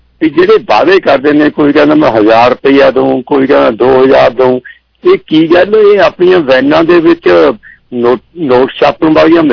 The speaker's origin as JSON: {"language": "Punjabi", "region": "Punjab", "country": "India", "tie": "born or raised there", "said": "ਸਾਹਨੇਵਾਲ ਦੀ seat ਜਿਹਦੇ ਚ ਮੇਰਾ ਪਿੰਡ ਵੀ ਪੈਂਦਾ।"}